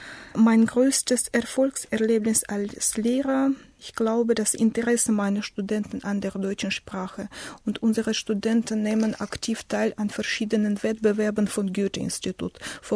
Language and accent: German; Saransk, Mordovia, Russia; German is a second language; ich komme aus Russland, aus der Stadt Saransk. Ich bin geboren im Jahre 1975 in Russland.